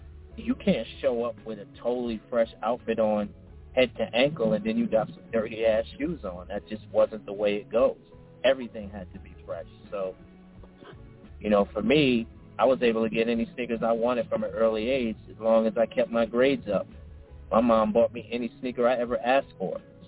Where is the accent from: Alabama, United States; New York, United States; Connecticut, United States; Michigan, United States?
New York, United States; New York City; 13 years old, man, growing up in New York City, Brooklyn, New York. I'm a child of hip-hop